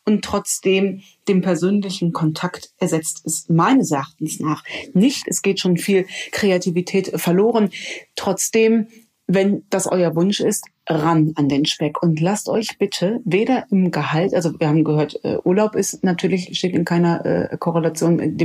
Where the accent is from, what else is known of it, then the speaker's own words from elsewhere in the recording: North Rhine-Westphalia, Germany; Als Rheinländerin spreche ich hier mit einem Hamburger.